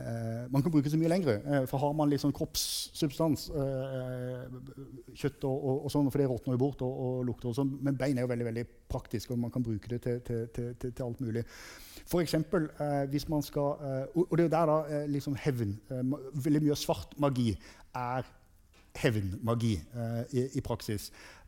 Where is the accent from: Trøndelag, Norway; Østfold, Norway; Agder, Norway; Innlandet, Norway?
Agder, Norway; Kristiansand; jeg kommer jo opprinnelig fra Kristiansand, og har mine besteforeldre og slekter litt sånn i dalen, nedre Setesdal.